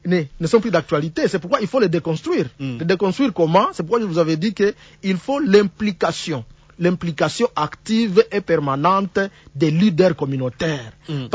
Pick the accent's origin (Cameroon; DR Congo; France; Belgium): DR Congo; ici chez nous au Congo